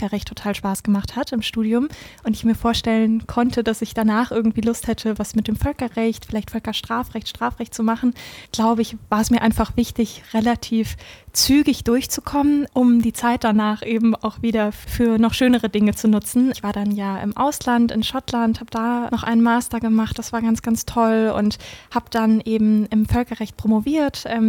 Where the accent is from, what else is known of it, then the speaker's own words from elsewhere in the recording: Cologne, North Rhine-Westphalia, Germany; Aber letztlich bin ich ja Kölnerin, bin in Köln geboren, habe hier studiert, 2012 angefangen.